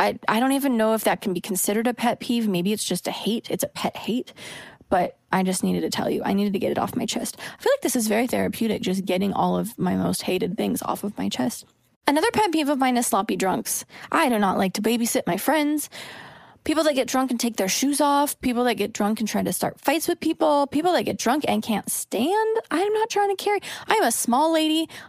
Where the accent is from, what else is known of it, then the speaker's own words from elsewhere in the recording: Oregon, United States; now in Los Angeles, United States; I live in LA, so my driving pet peeves have all pretty much been discovered living in this city. I'm from Oregon, where it's like the land of polite drivers.